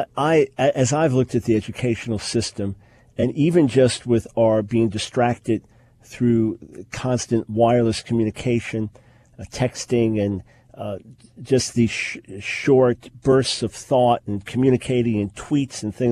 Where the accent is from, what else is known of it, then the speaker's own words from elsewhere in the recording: New York, United States; Look, I'm a New Yorker living in the South.